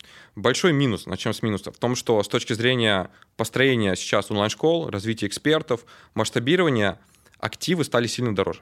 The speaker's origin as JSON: {"language": "Russian", "town": "Bryansk", "region": "Bryansk Oblast", "country": "Russia", "moved": "yes", "lives_now": "Moscow, Russia", "said": "Когда я переехал из Брянска в Москву, смотрел молодых миллиардеров 19-летних продюсеров, думал, что я не так в жизни делаю."}